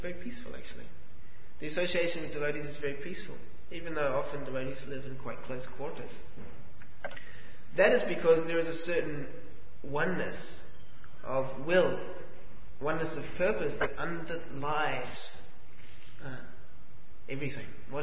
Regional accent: Melbourne, Victoria, Australia; I'm from Melbourne

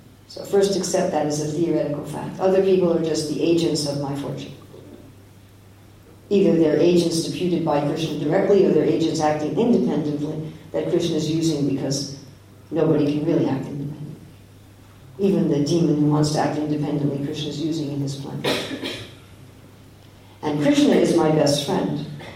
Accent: New York, United States; especially if I visit where I was brought up in New York, immediately I can relax.

